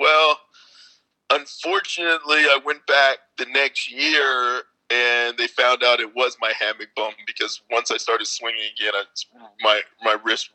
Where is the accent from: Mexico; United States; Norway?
United States; San Francisco, California; moved away as an adult; Number one was easy because I grew up in San Francisco.